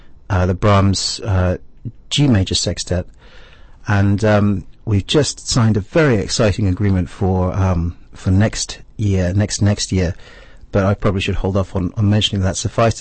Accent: London, United Kingdom; I got the full English experience growing up in London.

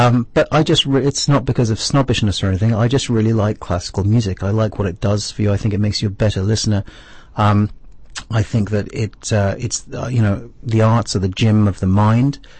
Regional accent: London, United Kingdom; I got the full English experience growing up in London.

